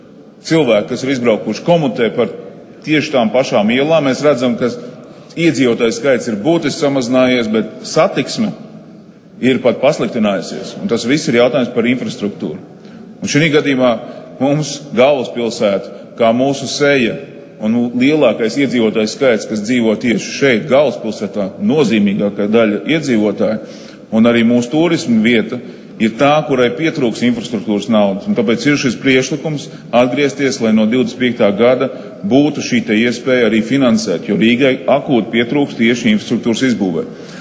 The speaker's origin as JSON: {"language": "Latvian", "region": "Riga", "country": "Latvia", "said": "Tā kā es no Rīgas un rīdzinieks, es gribētu teikt, kas ir noticis ar Rīgu pēdējos daudzos gados"}